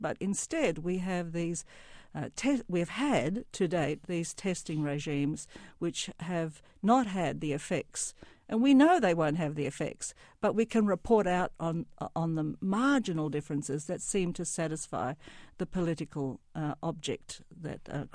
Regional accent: Australia; you mentioned my growing up in Australia.

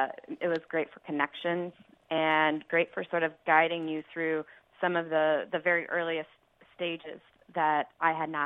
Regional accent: Iowa, United States; now in Chicago, United States; I grew up in Northwest Iowa, and that's where she is.

